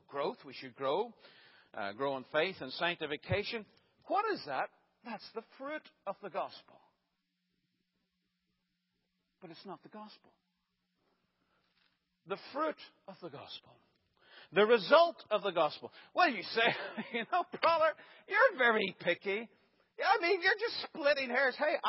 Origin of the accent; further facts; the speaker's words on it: Ireland; now in United States; I'm an Irishman, but I became a citizen